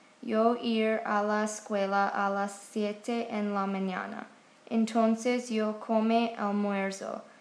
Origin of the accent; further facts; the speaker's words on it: Texas, United States; Spanish is a second language; now in Virginia, United States; 14 años. Mi cumpleaños es el 21 de febrero. Yo me vivo en Virginia, pero yo soy de Texas.